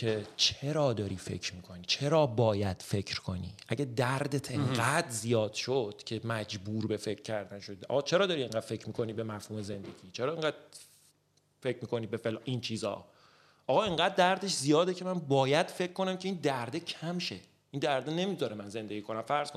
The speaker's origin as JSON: {"language": "Persian", "country": "Iran", "tie": "born there", "said": "آقا من یه آدمی ام، توی ایران به دنیا اومدم، توی خانواده متوسط کارمند."}